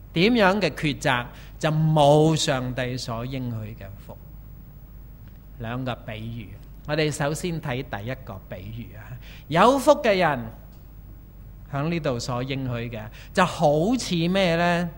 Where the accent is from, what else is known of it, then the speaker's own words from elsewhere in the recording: Hong Kong; 我们大多数人在香港生活长大